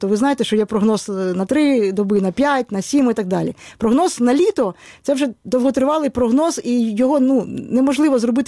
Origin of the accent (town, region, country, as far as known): Kyiv, Ukraine; born there